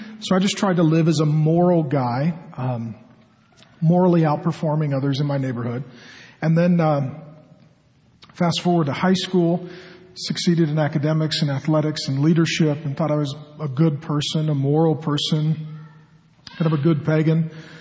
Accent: Seattle, Washington, United States; And so for me, I grew up in Seattle, and I was one of the few kids in my neighborhood who had a dad.

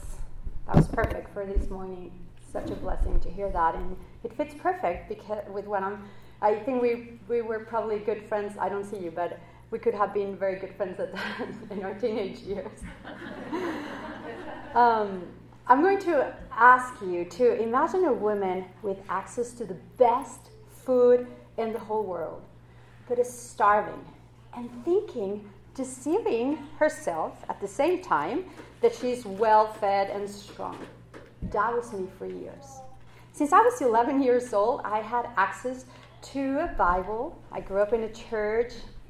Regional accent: Mexico; English is a second language; I'm from Mexico, so English is my second language.

